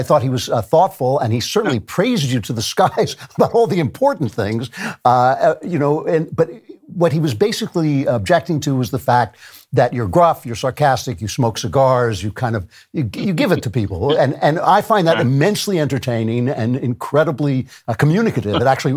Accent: New York, United States; I'm in the arts. I grew up in New York.

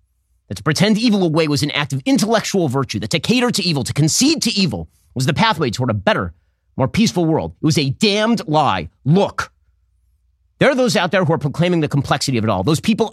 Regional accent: United States; Because I'm a Jew, and because I'm an American.

